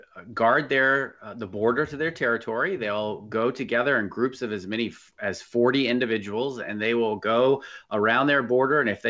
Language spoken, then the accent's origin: English; Atlanta, Georgia, United States; I grew up in Atlanta, Georgia, and I used to go hunting and as a kid